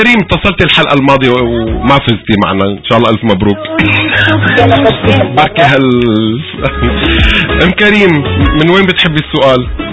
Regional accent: Tunisia; ايه يعني تونسي

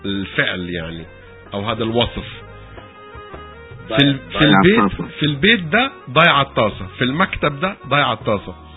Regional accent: Syria; اصلا نحن سوريين

